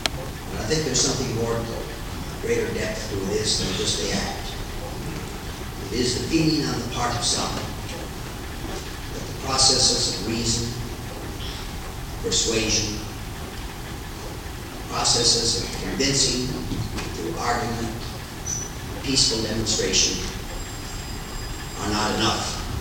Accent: United States; As an American, I feel terribly upset about this

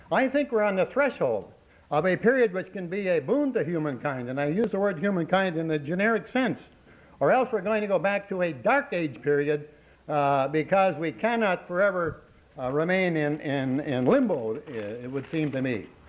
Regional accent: Duluth, Minnesota, United States; from Duluth.

